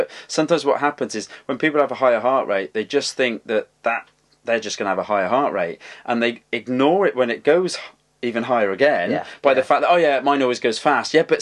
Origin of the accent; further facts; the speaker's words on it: United Kingdom; now in Tasmania, Australia; I'm a Brit living on the small island of Tasmania off Australia.